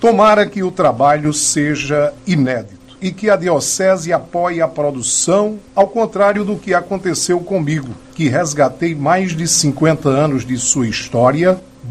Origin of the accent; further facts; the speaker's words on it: Patos, Paraíba, Brazil; born there; também faço parte dela porque nasci em Patos, na Rua dos 18 do Forte, no dia 6 de abril de 1963.